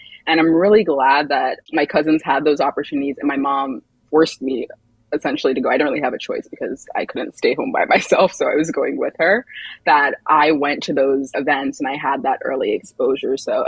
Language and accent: English; Maryland, United States; But I had a really great experience growing up in Maryland.